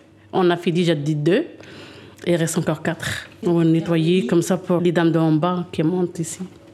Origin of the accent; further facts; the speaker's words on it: Morocco; born there; Je suis née au Maroc.